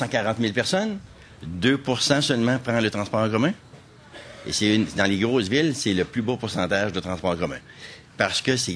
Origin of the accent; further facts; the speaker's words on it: Loretteville, Quebec, Canada; Parce que moi, je suis natif de Loretteville